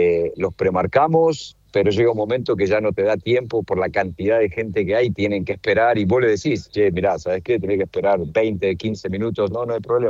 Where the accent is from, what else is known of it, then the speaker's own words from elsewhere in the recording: Buenos Aires, Argentina; moved away as an adult; now in Chicago, United States; Nosotros somos originalmente, obviamente somos de Buenos Aires, pero en el año más o menos 2000 decidimos emigrar para acá, para Estados Unidos. Llegamos a la ciudad de Chicago, desde ahí no nos movimos.